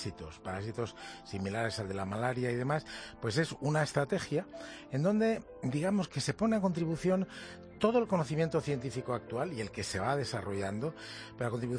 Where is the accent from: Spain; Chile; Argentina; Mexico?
Spain; Carriches, Castilla-La Mancha; en la provincia de Toledo, en Carriches, sí. En mi pueblo y en aquellos pueblos de...